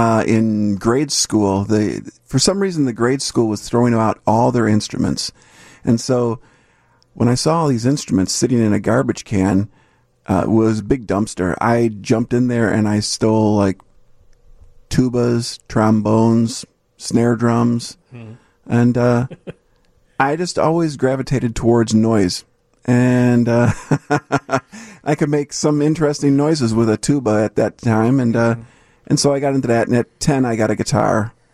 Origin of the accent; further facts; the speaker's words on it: Aurora, Illinois, United States; I'm originally from Aurora